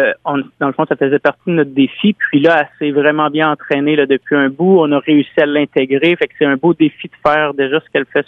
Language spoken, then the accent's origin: French; Charny, Quebec, Canada; Moi, on vient de Charny.